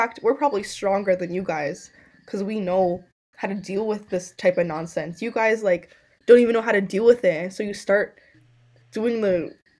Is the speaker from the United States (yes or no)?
no; St. Vincent & Grenadines; I'm Caribbean too. I'm from St. Vincent, and so obviously my grandparents and stuff, did that treatment to, like, my parents.